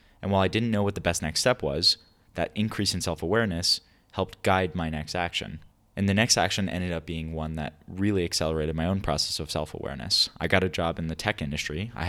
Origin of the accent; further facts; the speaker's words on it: Orlando, Florida, United States; I grew up in poverty in Orlando